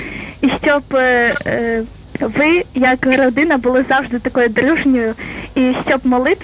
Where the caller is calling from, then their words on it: Zaporizhzhia, Zaporizhzhia Oblast, Ukraine; Я з … телефоную з міста Запоріжжя, санктуарія Бога Отця Милосердного.